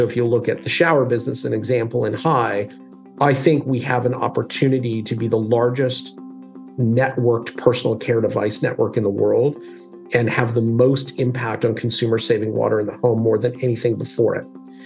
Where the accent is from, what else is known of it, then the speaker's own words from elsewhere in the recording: Calgary, Alberta, Canada; I grew up in Alberta in Canada in a city called Calgary. So it was kind of, when I was there, it was half the size it is now. So it was really a town for all intents and purposes.